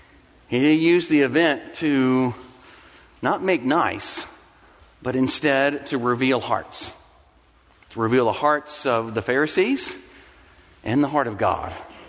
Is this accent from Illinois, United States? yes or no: no; Mississippi, United States; Maybe a little bit like when I grew up in Mississippi, and my grandmother, who lived three doors down from the church, would have a fried chicken dinner every single Sunday.